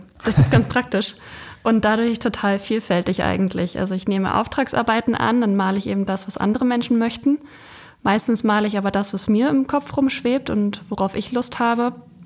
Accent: Ueckermünde, Mecklenburg-Vorpommern, Germany; born there; Ich bin in Ueckermünde geboren. Das ist jetzt nicht so ganz Ostseeküste. Das ist am Stettiner Haff. Das ist nochmal so eine extra Pfütze.

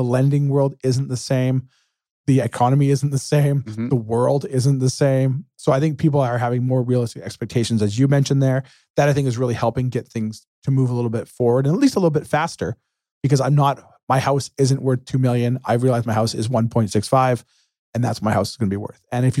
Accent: Canada; me as a Canadian

